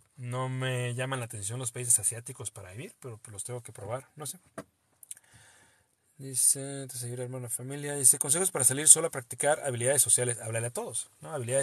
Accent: Mexico; me caga, güey, que somos así los mexicanos.

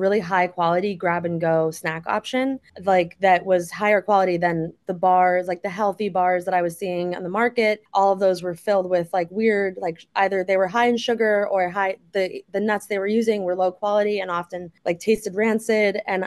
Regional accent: New York, United States; And growing up in New York, I was exposed to like really high quality food and ingredients all the time

